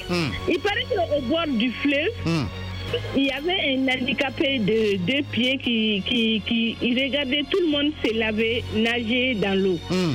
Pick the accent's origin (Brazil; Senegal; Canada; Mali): Mali; Chez nous, en Afrique, au Mali, on dit, si tu vois Dieu a fait ça, il a ses raisons.